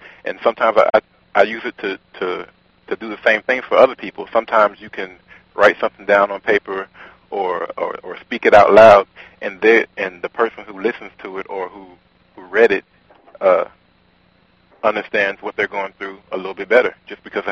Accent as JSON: {"language": "English", "region": "Georgia", "country": "United States", "tie": "born or raised there", "also_born_or_lived": "Louisiana", "lives_now": "Fort Walton Beach, United States", "said": "I was born in Louisiana, but like I said, I traveled all over the world. But I grew up in Southeast Georgia, so I claim Georgia, Georgia boy."}